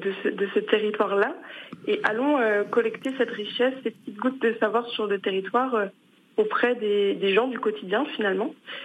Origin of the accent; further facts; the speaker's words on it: Brittany, France; moved away as an adult; also born or lived in Paris / Spain / Canada; parce que moi, je suis partie de Bretagne pour mes études et mon travail.